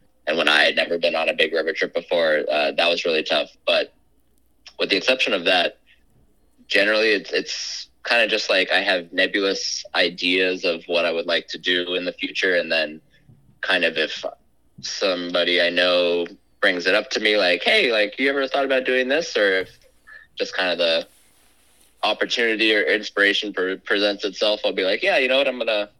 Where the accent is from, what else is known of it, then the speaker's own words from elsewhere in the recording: California, United States; I don't know, growing up in California, Sacramento is a place nobody thinks about